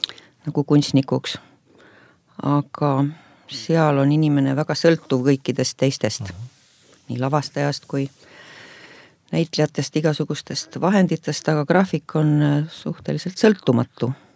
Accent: Tallinn, Harju County, Estonia; Ma olen põline tallinlane

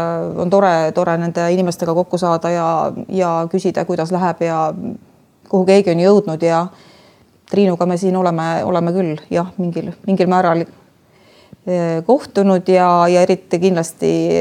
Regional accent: Saare County, Estonia; ma kindlasti tunnen ennast saarlasena, et see saarlaseks olemine on minu jaoks täiesti selline uhke asi.

